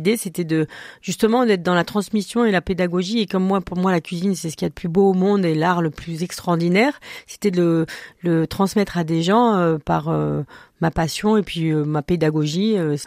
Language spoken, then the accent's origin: French; Bordeaux, Nouvelle-Aquitaine, France; Et comme j'étais de Bordeaux et j'avais fait des stages dans le vin